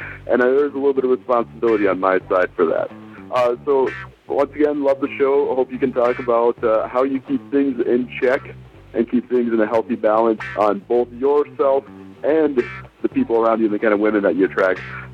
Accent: South Dakota, United States; I'm from South Dakota, right in the heartland.

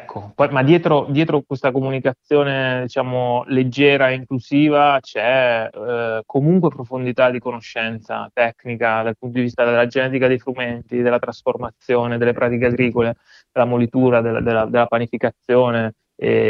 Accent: Abruzzo, Italy; now in Bologna, Italy; io bolognese d'adozione, sono abruzzese di origine, sì, però sono venuto qui a studiare

